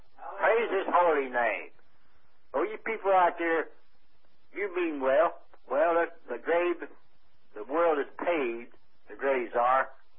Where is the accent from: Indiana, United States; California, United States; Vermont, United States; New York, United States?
Indiana, United States; I'm originally from Indiana.